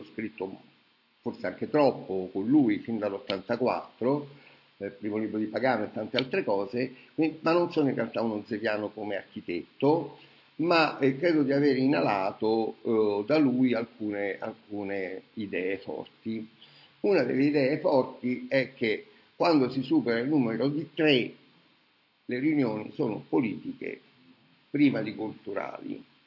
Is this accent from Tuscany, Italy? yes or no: no; Rome, Lazio, Italy; mi è venuta poi in mente di parlare di un'opera a Milano, io romano